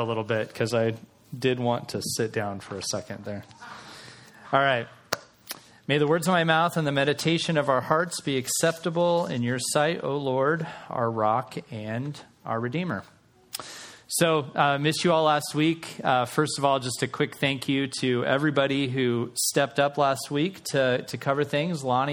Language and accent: English; Tucson, Arizona, United States; my friend Jimmy, who I grew up with here in Tucson.